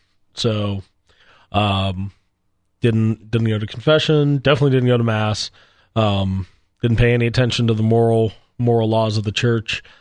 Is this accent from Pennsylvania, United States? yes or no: yes; Pittsburgh, Pennsylvania, United States; No, but I grew up in Pittsburgh, and I thought about vocations a lot